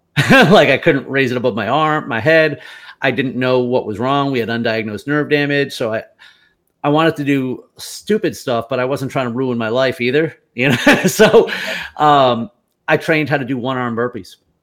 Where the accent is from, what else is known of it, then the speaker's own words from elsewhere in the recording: Massachusetts, United States; my wife and I did a race at Fenway Park, which I'm from Massachusetts.